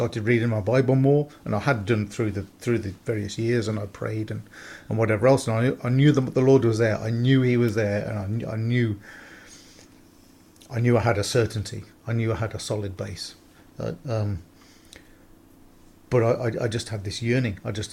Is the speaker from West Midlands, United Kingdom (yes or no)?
yes; Nuneaton, West Midlands, United Kingdom; And my hometown, which is in Nuneaton in Warwickshire